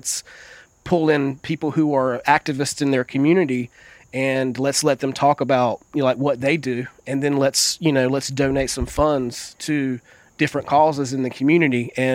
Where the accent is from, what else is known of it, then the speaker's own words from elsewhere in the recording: San Francisco, California, United States; I'm like, hey, you know, I'm a chef from San Francisco.